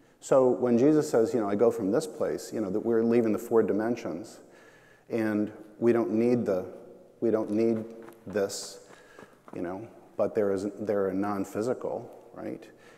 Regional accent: Southport, Connecticut, United States; I'm 52 years old, I'm from Southport, Connecticut

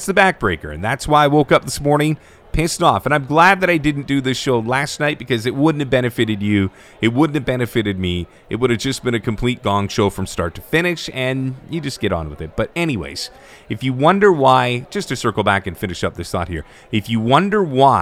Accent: Toronto, Ontario, Canada; I didn't like the Expos, I didn't like the Alouettes, and I sure the hell didn't like the Canadiens. Because I was from Toronto.

